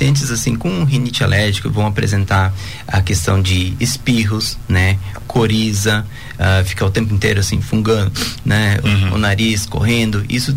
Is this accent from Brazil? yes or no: yes; Pinhalzinho, Brazil; sou natural de Pinhalzinho, né? Uhum. Aí, sou do interior de Pinhalzinho, então, eu era agricultor, a gente tinha aviário, vaca de leite